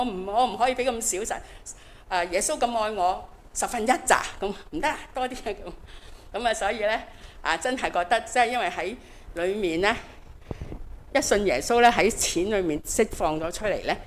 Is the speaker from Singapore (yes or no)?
no; China; 不是我们中国人说的大吉大利什么都顺利